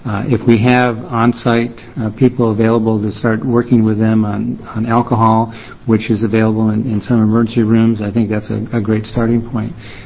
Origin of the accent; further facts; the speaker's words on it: Salem, Oregon, United States; for the record … I'm a pediatrician from Salem